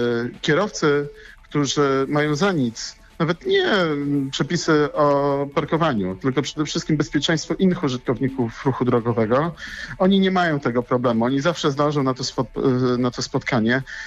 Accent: Szczecin, West Pomeranian Voivodeship, Poland; Nie, jestem zwykłym szarym szczecinianinem.

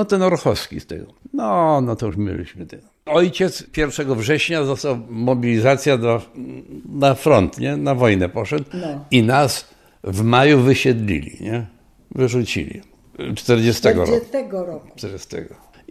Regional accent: Łask, Łódź Voivodeship, Poland; Ziemia Sieradzka, powiat Łask, No to jest w tej chwili taki środek Polski, nie?

